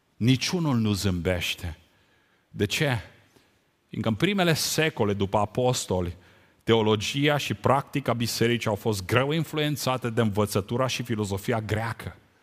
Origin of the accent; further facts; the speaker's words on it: Romania; Noi suntem români și ne mândrim cu asta.